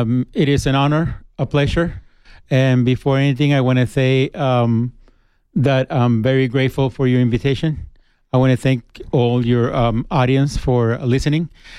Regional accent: El Salvador; now in United States; I'm originally from El Salvador, which is a small country, the smallest country in the Western Hemisphere. It is in the Central America part of the continent. And I migrated to the States during the mid-80s

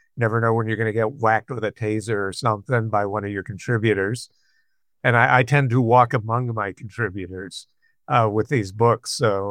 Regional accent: Pittsburgh, Pennsylvania, United States; for somebody like me growing up in Pittsburgh, quintessential Midwestern rock and roll city, as much as we like to pretend we were East Coast

